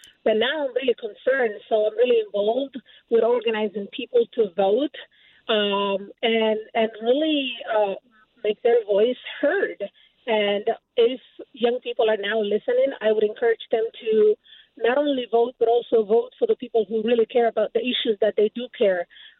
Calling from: St. Cloud, Minnesota, United States; I'm calling from St. Cloud. As a former refugee and a Muslim American

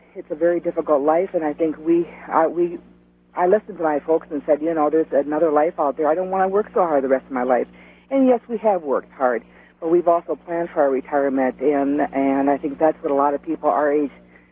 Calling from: Big Lake, Minnesota, United States; Hi, this is … I'm from Big Lake, Minnesota.

